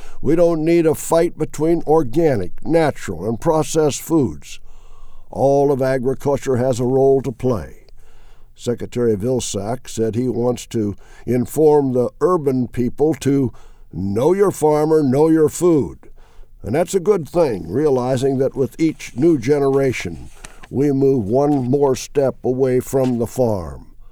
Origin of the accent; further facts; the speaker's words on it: Illinois, United States; When I drive across my home state of Illinois, farm after farm pass by my windshield, corn, wheat, soybeans, hogs and cattle, but they are all family farms.